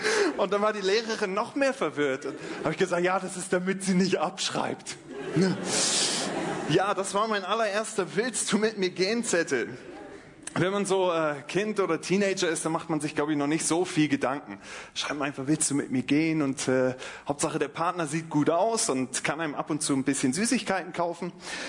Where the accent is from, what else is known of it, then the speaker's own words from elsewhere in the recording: Bremen, Germany; Nein, eigentlich komme ich von Deutschland. Aus Bremen, um genau zu sein.